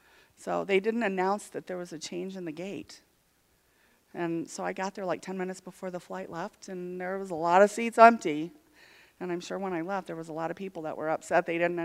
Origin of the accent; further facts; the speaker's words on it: California, United States; I'm here from California for my brother's memorial this afternoon, and I discovered something last night. I'm from California.